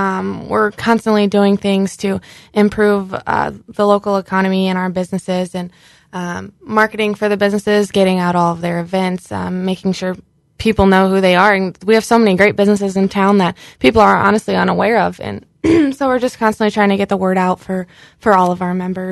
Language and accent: English; Bolingbrook, Illinois, United States; Yeah, so I'm from Bolingbrook, Illinois, suburb of Chicago. I grew up there, and then I went to Monmouth College, and then I moved back to Chicago for a little bit after I graduated